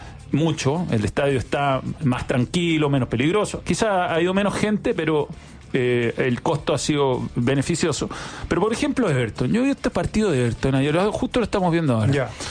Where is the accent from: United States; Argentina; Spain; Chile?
Chile; nosotros que somos chilenos y estamos en la esquina del mundo